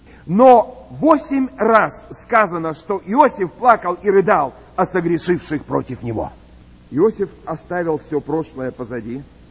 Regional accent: Vorkuta, Komi Republic, Russia; Родился я в Воркуте, вырос там. Я продукт Воркуты, извините меня.

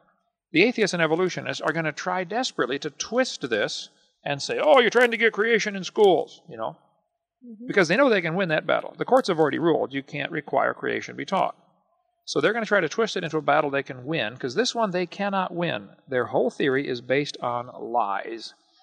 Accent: Illinois, United States; I'm from Illinois. Now, these Midwesterners are generally pretty smart, okay?

